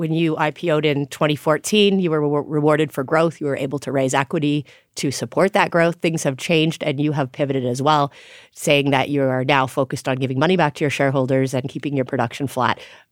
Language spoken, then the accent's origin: English; Grande Prairie, Alberta, Canada; but also the connection to my hometown. And I'm always proud to go to Grand Prairie